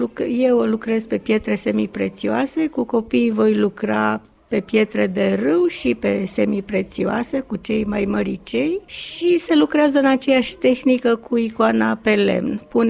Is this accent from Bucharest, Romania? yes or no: yes; Bucharest, Romania; sunt din București, am venit să lucrez cu copiii aici